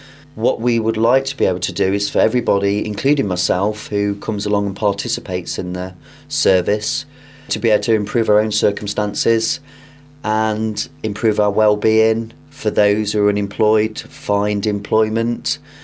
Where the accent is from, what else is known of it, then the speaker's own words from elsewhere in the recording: Nottingham, East Midlands, United Kingdom; well, I'm from Nottingham originally.